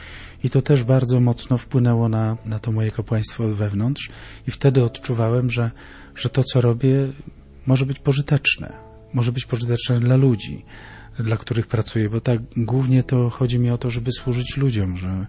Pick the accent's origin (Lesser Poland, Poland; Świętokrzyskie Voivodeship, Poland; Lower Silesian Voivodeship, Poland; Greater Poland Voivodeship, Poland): Lower Silesian Voivodeship, Poland; Oleśnica; ja pochodzę z Oleśnicy